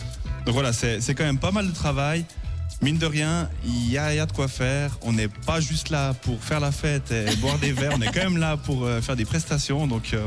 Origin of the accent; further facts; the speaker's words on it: Payerne, Vaud, Switzerland; Là, à Payerne, bah oui, on vient de Payerne.